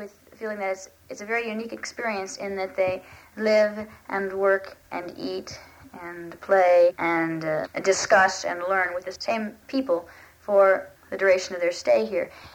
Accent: Detroit, Michigan, United States; I came from Detroit, and after living in Detroit, I went to college in a very sort of an urban environment.

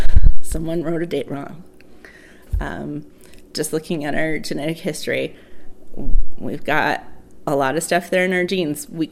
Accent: New Mexico, United States; I'm from New Mexico and I make a lot of foods with green chili in it.

